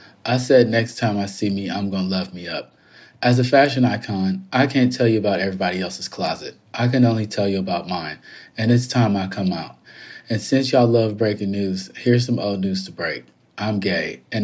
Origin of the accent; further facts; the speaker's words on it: Atlanta, Georgia, United States; I'm just me from Atlanta, you know what I mean? I represent that.